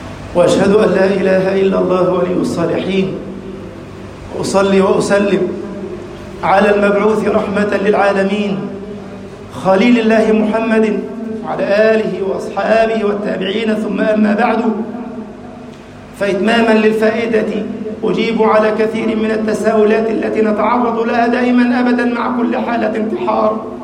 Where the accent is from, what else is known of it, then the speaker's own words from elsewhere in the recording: Egypt; واجعل بلدنا مصر أمناً أماناً، سخاءً رخاءً، وسائر بلاد المسلمين.